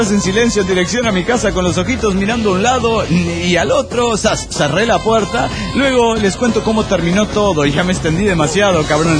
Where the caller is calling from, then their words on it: Cuernavaca, Morelos, Mexico; de Cuernavaca, Morelos, México.